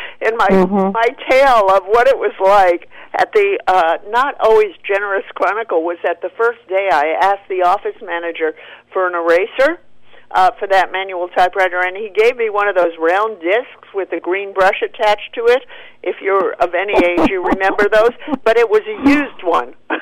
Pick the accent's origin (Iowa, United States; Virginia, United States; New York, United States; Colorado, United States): New York, United States; You know, I grew up in New York